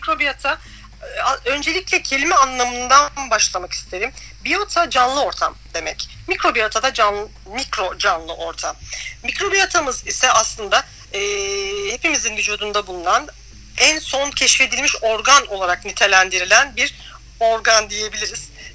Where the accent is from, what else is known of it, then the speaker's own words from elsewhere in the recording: Karşıyaka, İzmir, Turkey; Türkiye'de ve İzmir'de yaşıyorum. Karşıyaka'lıyım.